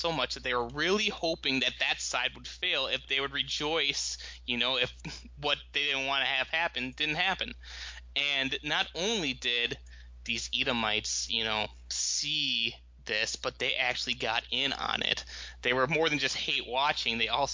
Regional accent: Eau Claire, Wisconsin, United States; I grew up in Eau Claire, Wisconsin, as a Detroit Lions football fan

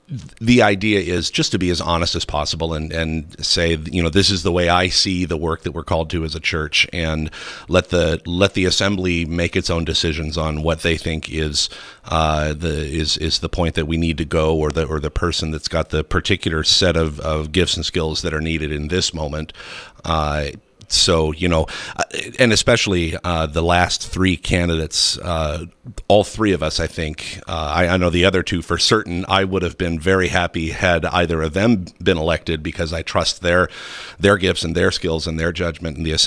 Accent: Nebraska, United States; And I think that's my experience growing up in Nebraska, was that we tend to be a pretty practical people

